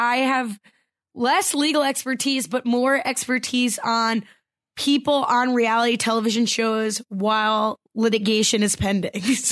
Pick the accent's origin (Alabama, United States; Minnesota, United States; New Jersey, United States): New Jersey, United States; Anyway, yeah, so I am from New Jersey, as is evident from just me being a living, breathing human being.